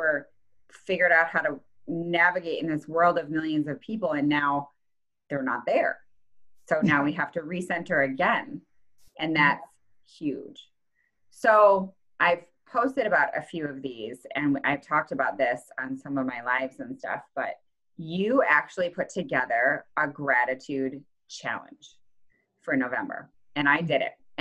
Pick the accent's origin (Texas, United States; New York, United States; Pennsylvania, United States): New York, United States; I'm a busy mom, I'm a New Yorker, I am busy